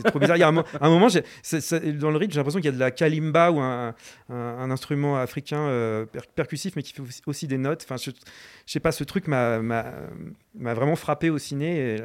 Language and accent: French; Normandy, France; parce que je suis de Normandie